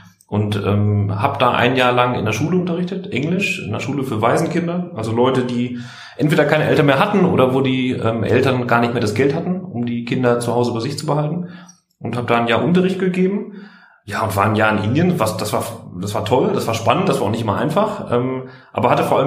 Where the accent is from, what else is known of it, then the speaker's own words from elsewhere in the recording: Dortmund, North Rhine-Westphalia, Germany; now in Berlin, Germany; Hab vorher ganz klassisch Wirtschaft studiert im Ruhrgebiet in Wittenherdecke. Komme da auch gebürtig her, also bin gebürtiger Dortmunder. Und jetzt sitzen wir gerade zusammen im schönen Prenzlauer Berg in Berlin. Und da hat's mich und uns seit 2 Jahren hin verschlagen.